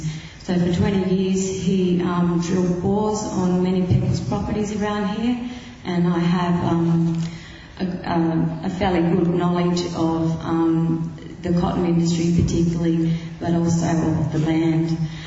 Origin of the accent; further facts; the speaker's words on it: Wee Waa, New South Wales, Australia; I come from Weewaw. My mother is a Gomeroi woman. My father was a white man. He came from Tasmania, but he was one of the pioneers of the irrigation system here